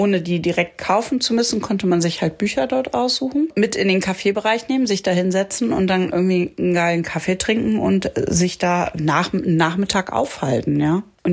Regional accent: Achim, Lower Saxony, Germany; Jetzt bin ich hier in Lötz zu Hause und aufgewachsen bin ich ja in Achim bei Bremen.

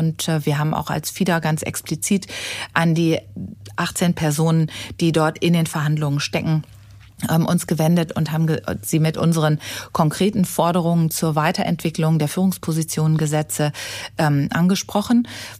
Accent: Essen, North Rhine-Westphalia, Germany; ich komme aus Essen

